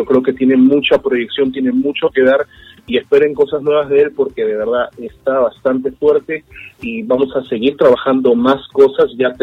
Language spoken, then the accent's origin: Spanish; Peru; gente... de mi país, de mi tierra, de Perú